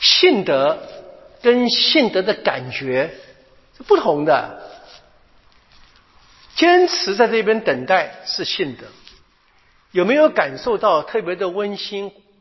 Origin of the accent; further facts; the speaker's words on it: China; 我们中国人说的对不对